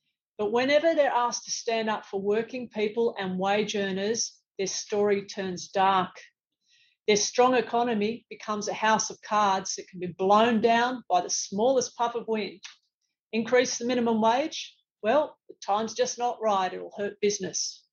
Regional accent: Sydney, New South Wales, Australia; my hometown of Sydney

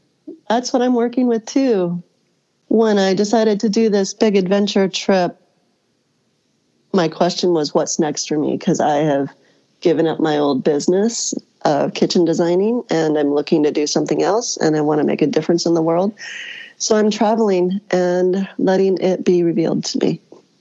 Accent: Colorado, United States; And I'm from Colorado. And so I'm used to skiing and things like that.

